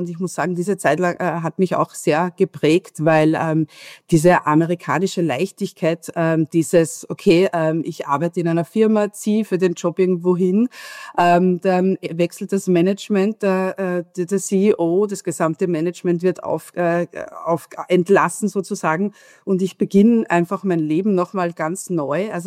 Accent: Lower Austria, Austria; Ich komme aus dem Waldviertel ursprünglich

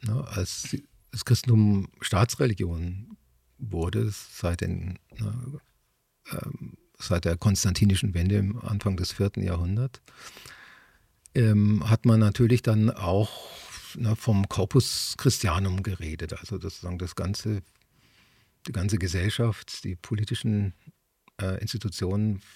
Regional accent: Augsburg, Bavaria, Germany; der große Dichter meiner Heimatstadt, Bertolt Brecht

